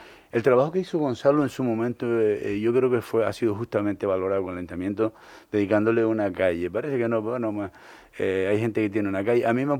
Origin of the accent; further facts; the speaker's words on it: La Somada, Canary Islands, Spain; born there; also born or lived in La Laguna; Yo nací en La Somada, y le decíamos La Somada de Tetir, porque Tetir fue municipio.